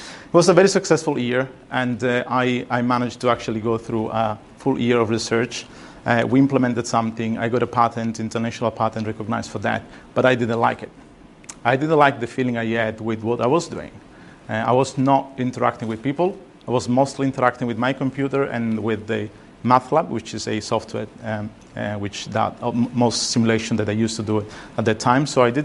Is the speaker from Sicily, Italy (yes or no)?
yes; Sicily, Italy; I was born in Italy, and that's where I'm from, and that's where I studied for many years. And I had a master's degree in the University in Sicily in electronics engineering.